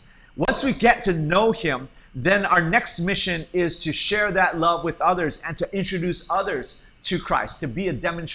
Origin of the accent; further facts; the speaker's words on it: Hawaii, United States; we have another mission team coming in from my home state, from Hawaii.